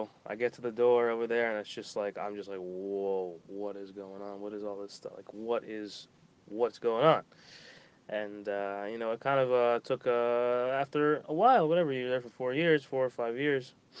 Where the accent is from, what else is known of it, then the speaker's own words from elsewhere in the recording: Boca Raton, Florida, United States; also born or lived in Miami, Florida; I was born in Miami, Florida, originally, and I'm